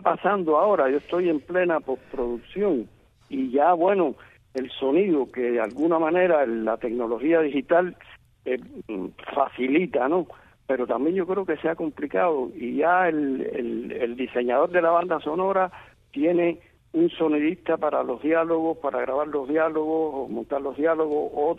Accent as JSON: {"language": "Spanish", "town": "Guanabacoa", "region": "Havana", "country": "Cuba", "tie": "born there", "said": "Yo soy un hombre de ciudad, nací en Guanabacoa, un pequeño pueblo de mucha tradición cerca de La Habana, pero me gusta mucho la ciudad, vivir en la ciudad. Y no soy un hombre de campo"}